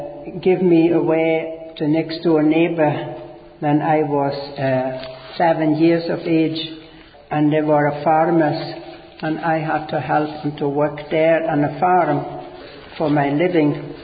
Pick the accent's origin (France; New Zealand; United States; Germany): Germany; East Prussia; English is a second language; I was born in Germany, in East Germany, East Prussia, but it was German at that time. I am German. I was born there, and now it's Lithuanian.